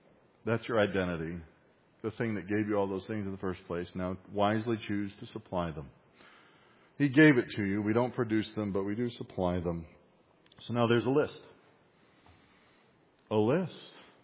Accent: Appalachia, United States; I'm an Appalachian American of German, French, and redneck descent

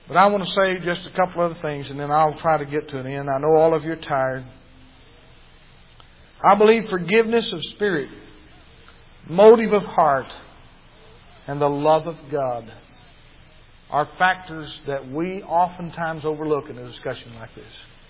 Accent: Arkansas, United States; now in Texas, United States; They don't even claim me in Arkansas anymore. They let me come back there and preach, but they say I'm from Texas.

